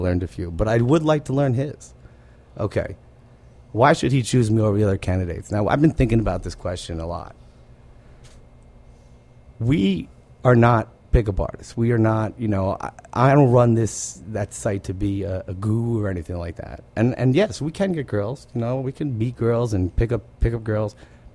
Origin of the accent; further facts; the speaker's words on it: Montclair, New Jersey, United States; I'm from Montclair, Bloomfield area, New Jersey.